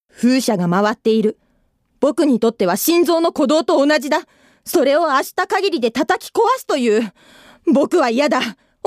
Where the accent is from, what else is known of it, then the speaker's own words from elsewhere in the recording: Tokyo, Japan; 東京都出身ですが、両親が気仙沼なので東北弁が少しだけ話せます。